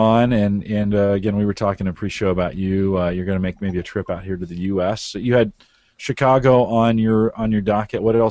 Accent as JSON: {"language": "English", "country": "Australia", "said": "Yeah, Brisbane, Australia. Rennie, thanks for coming on tonight. We're all Australian tonight."}